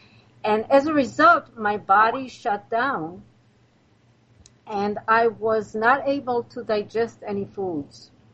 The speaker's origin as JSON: {"language": "English", "country": "Israel", "tie": "born or raised there", "second_language": "English", "moved": "as an adult", "lives_now": "United States", "said": "I was born and raised in Israel, and there I went to the Academy for the Performing Arts and became a very successful young actor. I came to New York on a grant"}